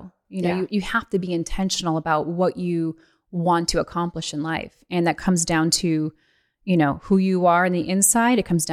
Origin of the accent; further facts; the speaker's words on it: Illinois, United States; I mean, I was raised in the Midwest in Illinois.